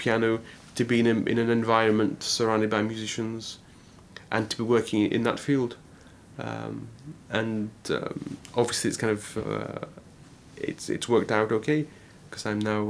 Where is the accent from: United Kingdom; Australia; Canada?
United Kingdom; England; about 11 or 12, I started going to symphonic concerts in my hometown